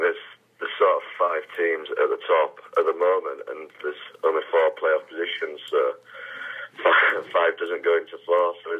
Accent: Yorkshire and the Humber, United Kingdom; growing up in Yorkshire, has been absolutely fantastic.

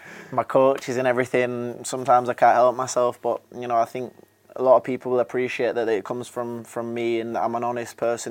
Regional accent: Leeds, Yorkshire and the Humber, United Kingdom; accent: Yorkshire; Yeah, growing up in Yorkshire, growing up in Leeds with a broad Yorkshire accent

